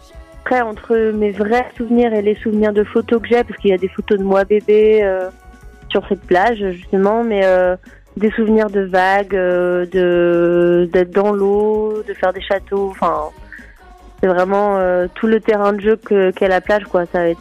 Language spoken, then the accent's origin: French; Brittany, France; je suis bretonne d'origine et ma famille a une maison dans le Morbihan sur la côte et du coup c'est vraiment, j'ai passé tous mes étés à la plage là-bas au Fort Bloquet plus exactement